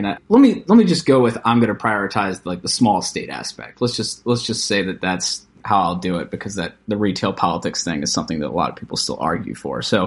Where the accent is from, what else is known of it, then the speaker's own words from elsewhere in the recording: the South, United States; It's in the South, so and I'm from the South, so I probably should know better.